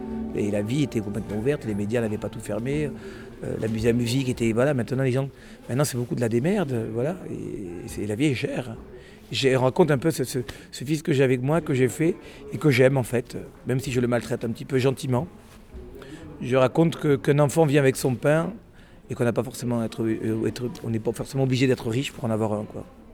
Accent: South-West France, France; born there; accent: Midi; moi, je suis d'Afrique du Nord, né dans le sud-ouest, et j'avais un accent du Midi très fort

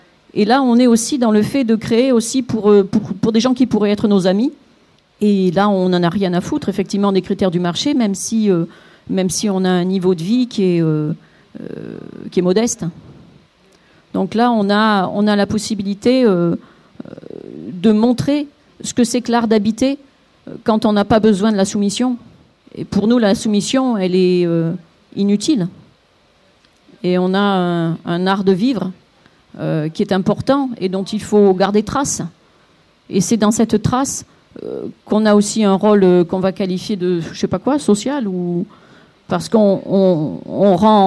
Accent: Occitanie, France; je viens du sud de la France, du Gard.

